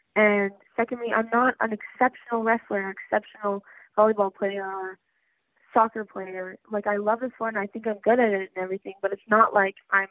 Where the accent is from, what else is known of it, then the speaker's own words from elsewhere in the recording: Hazelton, British Columbia, Canada; now in Smithers, Canada; I am originally from Hazleton, but I just moved to Smithers, and I'm back and forth between the two for schooling.